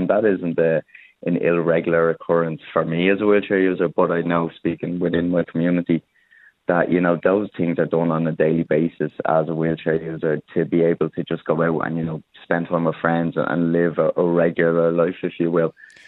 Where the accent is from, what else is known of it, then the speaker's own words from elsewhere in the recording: Dublin, Leinster, Ireland; Because I'm from Dublin, I can only speak from what I've heard from friends and then my own personal experiences being down the country.